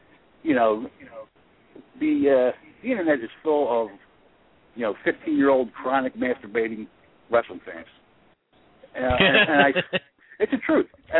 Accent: Philadelphia, Pennsylvania, United States; I was a 5-year-old kid growing up in South Philly. Bruno Sammartino was my favorite wrestler.

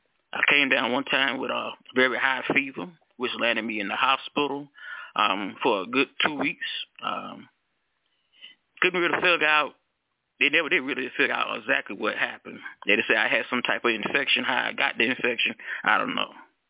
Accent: South Carolina, United States; Good evening, everybody. Good evening. … from South Carolina

